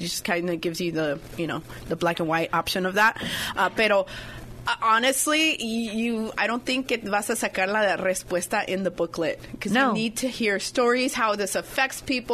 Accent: Vallejo, California, United States; now in Napa, United States; I was born and raised in Vallejo, and then I came here, you know, as a young adult.

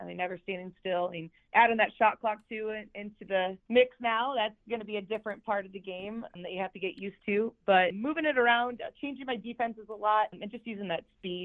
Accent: New Providence, Iowa, United States; I'm originally from Eldor, New Providence. It no longer exists. It's called South Hardin now.

